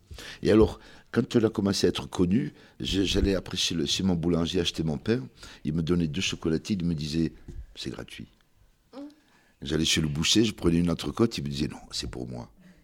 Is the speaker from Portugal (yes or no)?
no; Béjaïa, Béjaïa Province, Algeria; De la ville de Béjaïa, donc je suis kabyle.